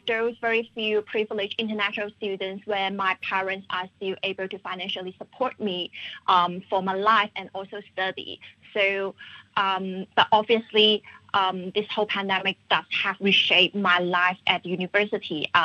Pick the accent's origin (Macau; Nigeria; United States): Macau; English is a second language; now in Australia; I'm from Macau, and when I flew back to Australia to continue my study in January